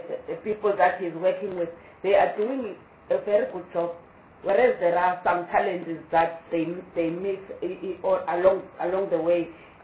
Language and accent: English; Eastern Cape, South Africa; I'm from Eastern Cape.